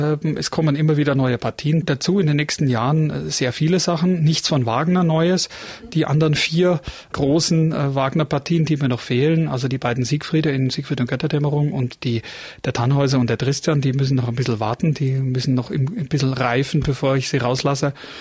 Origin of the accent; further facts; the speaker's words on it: Munich, Bavaria, Germany; Als Münchner ist man ja das Klima schon gewohnt